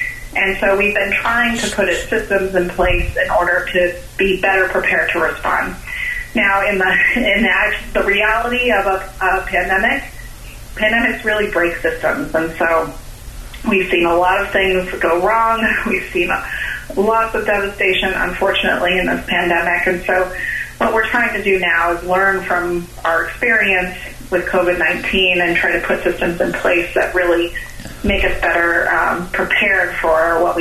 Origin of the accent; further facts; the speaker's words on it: Denver, Colorado, United States; And so I'm originally from the Denver area in Colorado and moved out to work in public health